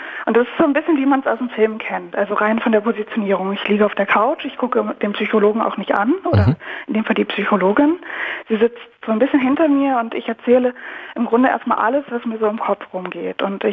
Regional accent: North Rhine-Westphalia, Germany; born there; now in Berlin, Germany; Ich komme aus Nordrhein-Westfalen gebürtig.

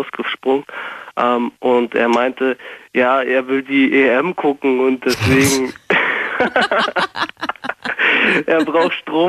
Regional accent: Bulgaria; Aus Bulgarien.

